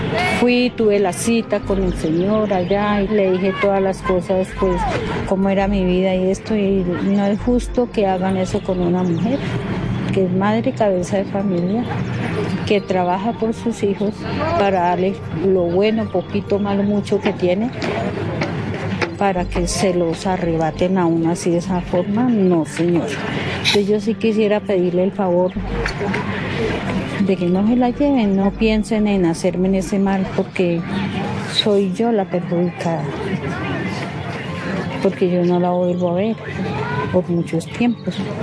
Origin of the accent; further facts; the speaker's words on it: Tolima, Colombia; also born or lived in Moniquirá, Colombia; Nací en Moniquirá, Boyacá, pero de 2 años me llevaron hacia el Tolima. Allá me crié, allá me casé, allá me separé, allá me pasó todo lo que me pasó. De Ibagué me dirigí a Planadas por un hermano.